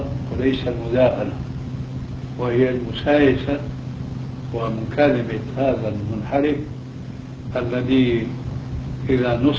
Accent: Syria; وإلا فيكون مثله كمثل ما يقال عندنا في سوريا

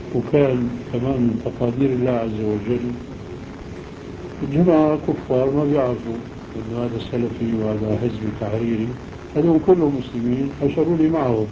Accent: Aleppo, Aleppo Governorate, Syria; فهو بعرفه أنا من حلب

